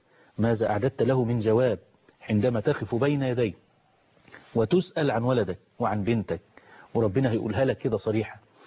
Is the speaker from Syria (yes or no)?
no; Egypt; بلدنا مصر